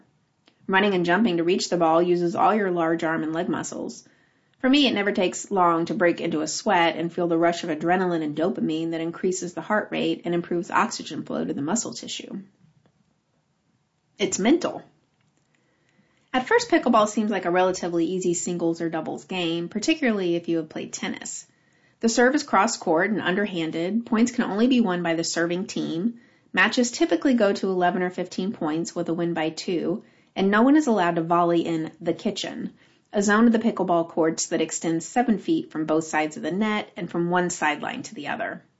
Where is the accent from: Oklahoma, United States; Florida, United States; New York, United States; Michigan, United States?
Michigan, United States; Ann Arbor; a facility with indoor courts in my hometown of Ann Arbor, Michigan, and instantly fell in love.